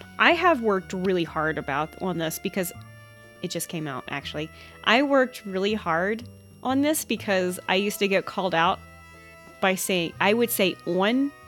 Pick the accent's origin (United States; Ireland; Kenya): United States; the South; is that a Southern thing? We're from the South.